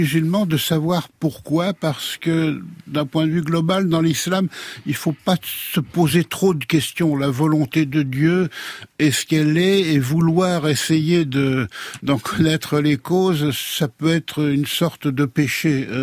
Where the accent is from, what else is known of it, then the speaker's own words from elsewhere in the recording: Normandy, France; Quand j'étais enfant, le fermier à côté de chez moi en Normandie élevait des cochons